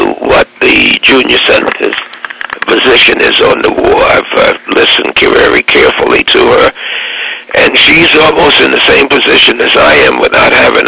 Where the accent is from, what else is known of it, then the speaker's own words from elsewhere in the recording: United States; then it would be such a tremendous disappointment to me as an American, and I don't think that's going to happen.